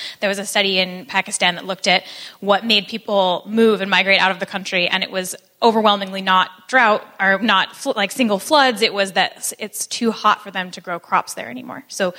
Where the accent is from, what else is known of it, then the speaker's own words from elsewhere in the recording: United States; I guess I'm an American.